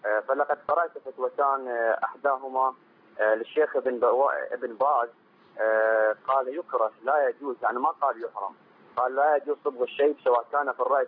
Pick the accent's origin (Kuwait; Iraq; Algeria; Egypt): Iraq; بعض الروافض عندنا في العراق